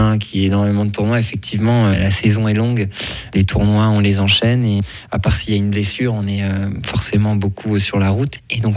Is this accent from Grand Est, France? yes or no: yes; Strasbourg, Grand Est, France; now in Delémont, Switzerland; j'ai déménagé à Delémont. Maintenant, je suis depuis un peu plus d'un an. Il faut dire que je suis originaire de Strasbourg, de l'Alsace, donc de pas forcément trop loin.